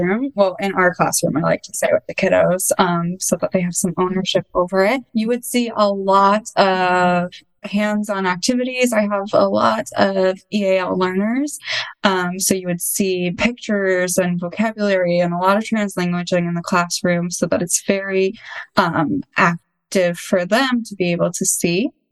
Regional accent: Connecticut, United States; I'm originally from the States. I'm from Connecticut.

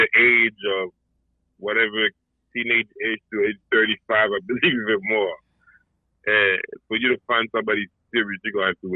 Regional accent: France; We come from African descent. So around our ways, even growing up in France, if you grew up in a project or whatever

